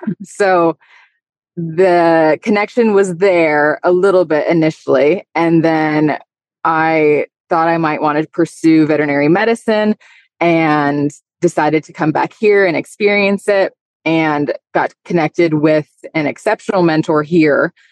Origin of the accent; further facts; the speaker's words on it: Oregon, United States; So I'm originally from Oregon.